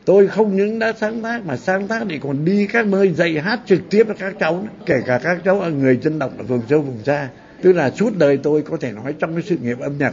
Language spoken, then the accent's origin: Vietnamese; Thái Bình, Vietnam; born there; Tuổi thơ của tôi sinh ở Thái Bình.